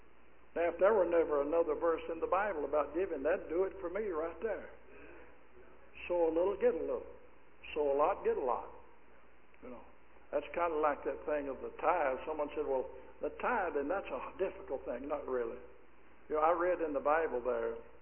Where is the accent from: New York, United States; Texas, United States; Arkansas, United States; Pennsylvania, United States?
Arkansas, United States; born there; Now, I was born in Arkansas. Holy applause. I'm born in Arkansas.